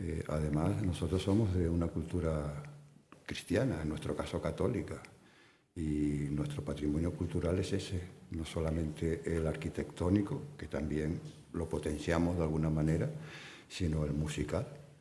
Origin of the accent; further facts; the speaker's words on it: La Laguna, Canary Islands, Spain; Yo soy de La Laguna, nací aquí. Y aunque me considere cosmopolita y no, pero bueno, yo soy de aquí, ¿no?